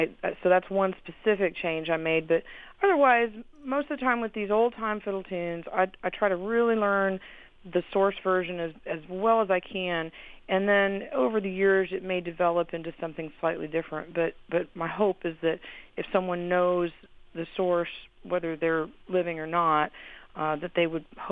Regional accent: Fayetteville, Arkansas, United States; Well, I grew up in Fayetteville, Arkansas. So I feel like I resonate quite a bit with the music from the Ozarks.

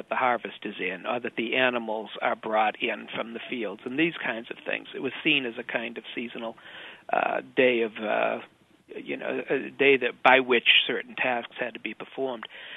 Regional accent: Boston, Massachusetts, United States; I'm from Boston, by the way, so I know this firsthand

